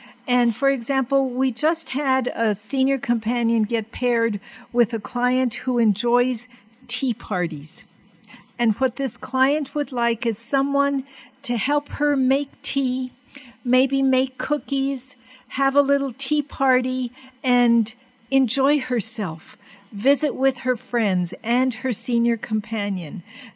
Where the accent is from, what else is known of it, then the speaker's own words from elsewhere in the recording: Placitas, New Mexico, United States; Because I'm from Placitas, I go up there every now and then